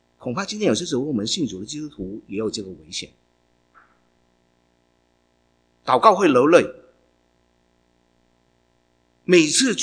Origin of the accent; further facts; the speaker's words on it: Hong Kong; 我因为我是香港人，我老港，我的用好比较好讲一点哦。我们南方的人喜欢都行动的，特别香港人哦